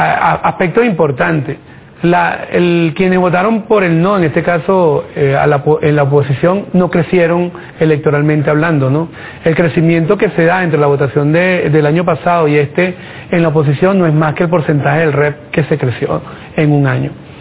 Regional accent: Venezuela; Mira, yo como venezolano

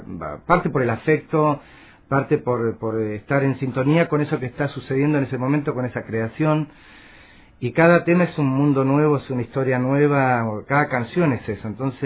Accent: Los Ángeles, Biobío, Chile; born there; Yo nací en Los Ángeles.

